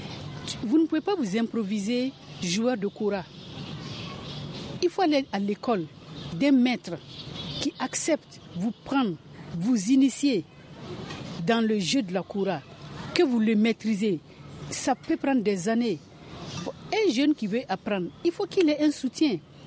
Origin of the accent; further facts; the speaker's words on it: Burkina Faso; je vais parler du Mali, mais je suis du Burkina.